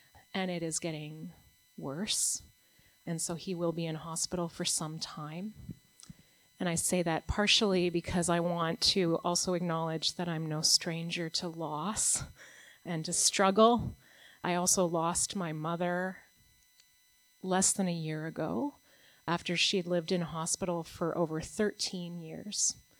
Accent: Toronto, Ontario, Canada; And just so you know a little bit about me, I was born here in Toronto at St. Michael's Hospital, grew up here, born and raised.

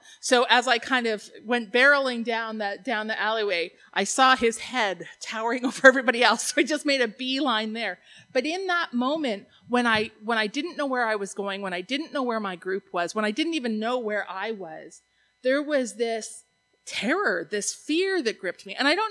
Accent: Canada; Because I'm polite Canadian

